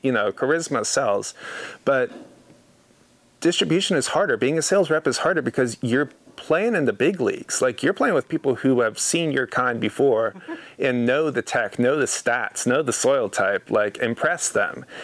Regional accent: California, United States; I turned 21 living in Oregon, and prior to that, growing up in California, I had only ever tasted Cabernet or Zinfandel based wines.

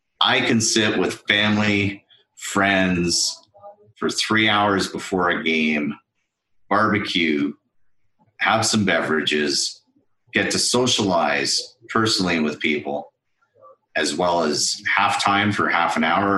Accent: Thornhill, Ontario, Canada; now in Calgary, Canada; I'm originally from Toronto. I grew up in Thornhill, Ontario, went to Western University in London, Ontario, to the Ivy Business School, used to run a transportation company, moved out to Calgary at a very young age

